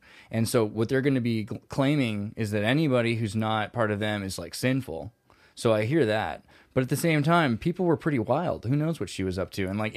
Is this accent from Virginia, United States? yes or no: no; California, United States; I'm Californian. I can if I want to.